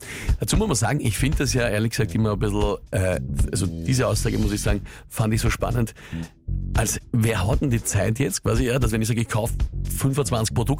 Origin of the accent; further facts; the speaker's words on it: Austria; bei uns in Österreich